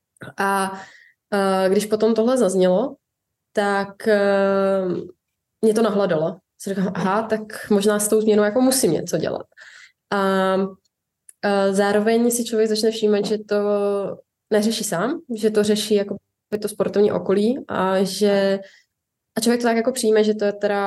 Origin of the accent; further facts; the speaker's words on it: Šumava, Czechia; protože bydlíme nebo jsme ze Šumavy, takže to je blízko